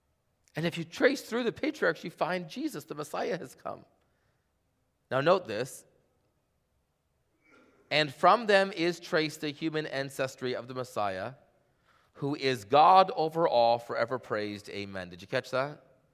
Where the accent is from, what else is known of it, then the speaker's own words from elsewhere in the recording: Canada; And so when people say, what are you? I said, I'm Canadian.